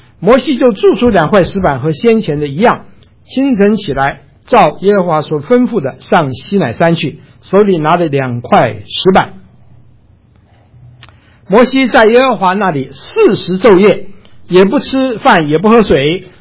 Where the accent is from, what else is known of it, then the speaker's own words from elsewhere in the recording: China; 所以他基本上面的我们中国人想得出来的神他都拜啊